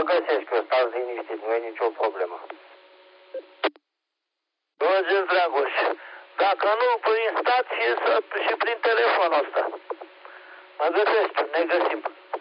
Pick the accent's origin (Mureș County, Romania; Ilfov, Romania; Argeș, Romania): Argeș, Romania; Câmpulung; eu sunt din Câmpul Musel